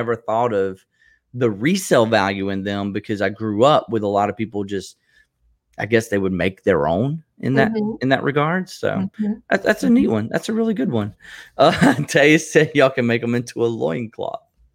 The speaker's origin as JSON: {"language": "English", "region": "Southern US", "country": "United States", "said": "I'm here in Columbus, Georgia. I'm from the South, and we say y'all a lot. And I grew up deer hunting"}